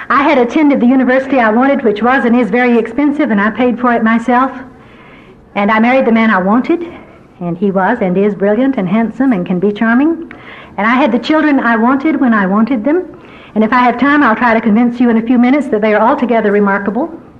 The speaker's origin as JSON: {"language": "English", "region": "the South", "country": "United States", "tie": "born or raised there", "said": "Growing up in the Deep South, at least in my generation, we got a very specific kind of upbringing."}